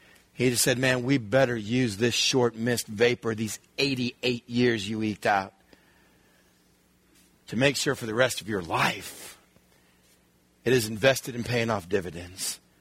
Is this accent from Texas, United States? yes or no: yes; Texas, United States; moved away as an adult; I was born, I grew up in Texas, went to high school in Texas, left home as soon as I could, came out here 5 years before God could get a hold of my life.